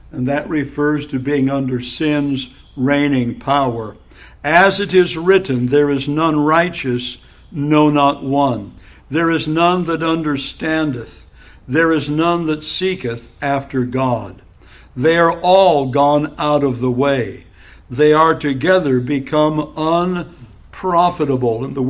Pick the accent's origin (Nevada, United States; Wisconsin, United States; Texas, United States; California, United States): California, United States; Now, I'm from California, and the church I grew up in, well, the trustees could smoke, but the deacons could not.